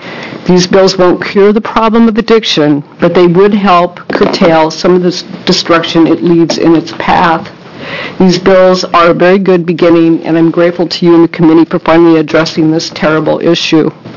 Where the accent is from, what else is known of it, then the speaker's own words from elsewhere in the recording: Portland, Oregon, United States; I'm from Portland, Oregon.